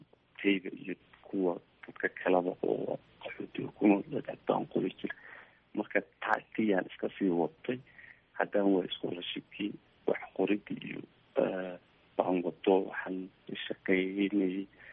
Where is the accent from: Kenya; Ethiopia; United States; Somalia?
Kenya; Ifo, Garissa County; waxaan ku dhashay xarada qaxootiga ee ifo hooyo aabbu waxay kasoo qaxeen soomaaliya 1991 waxay imaadeen xarada qaxootiga ifo